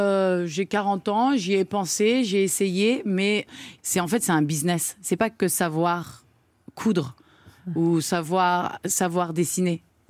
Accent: France; moi, je suis française

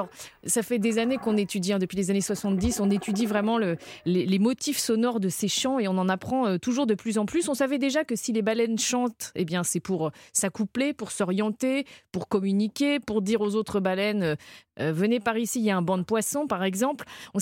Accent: Brittany, France; C'est le petit effet pour un immense navigateur qui vit dans le Finistère, là où j'ai grandi.

